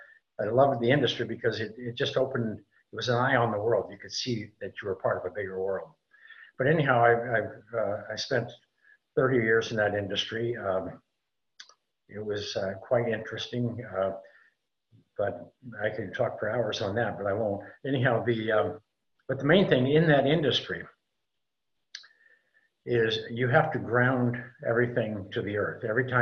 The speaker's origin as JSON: {"language": "English", "region": "Montana", "country": "United States", "tie": "born or raised there", "said": "I grew up in Montana and in kind of a rural area and spent a lot of time in, you know, in the pasture chasing cows"}